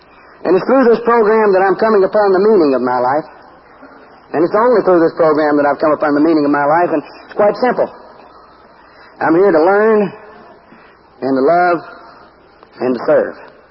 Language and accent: English; Dobson, North Carolina, United States